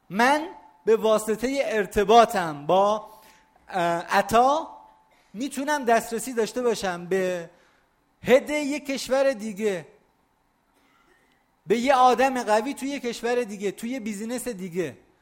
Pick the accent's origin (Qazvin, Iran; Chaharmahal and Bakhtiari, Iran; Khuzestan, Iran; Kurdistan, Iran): Kurdistan, Iran; Sanandaj; خب من سنندجی هم، درسته؟